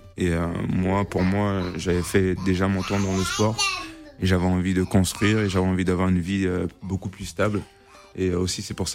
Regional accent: Central African Republic; now in France; j'ai opté pour mon pays d'origine qui est la Centrafrique

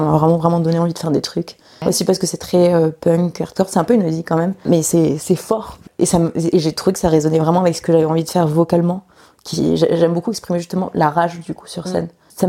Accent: France; first language Spanish; j'ai grandi en France, mais chez moi on a toujours parlé espagnol

